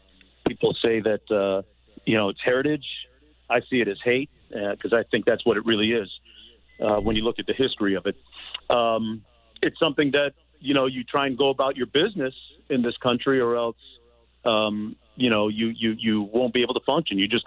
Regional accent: Toronto, Ontario, Canada; experiencing up in Canada too, when I grew up in Toronto.

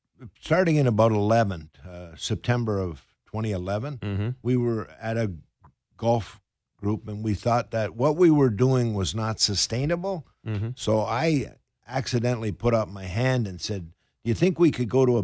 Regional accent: Canada; So said, well, we're Canadian, let's go to Brock.

